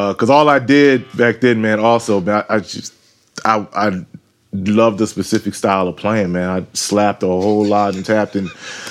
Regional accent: Philadelphia, Pennsylvania, United States; I'm originally from Philadelphia, and my mother sang on the choir in West Philly, this popular church, Beulah Baptist

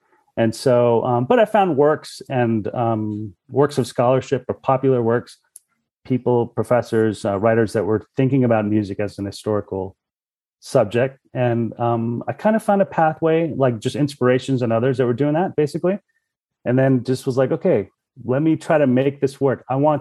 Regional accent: Houston, Texas, United States; I'm first generation Houstonian. My parents are from Colombia and I grew up in Houston. And so, kind of born and raised here.

